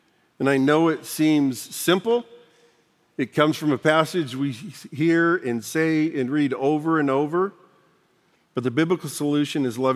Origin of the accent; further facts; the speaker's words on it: Idaho, United States; born there; I love that I was born in America. I love that I was born in North Idaho to a conservative Christian family.